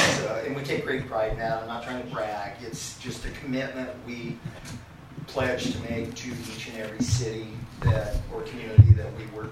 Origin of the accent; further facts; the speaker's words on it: Myrtle Creek, Oregon, United States; my brother and I, the owner of Barn, we're from Douglas County, we're born and raised in Myrtle Creek.